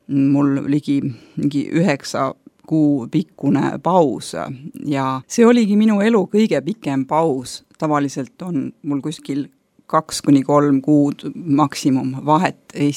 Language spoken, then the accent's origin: Estonian; Tallinn, Harju County, Estonia; moved away as an adult; now in Finland; muidu olen pärit Tallinnast ja Soome siis sattusin 18 aastat tagasi, kuna töötasin vanglas, Murru vanglas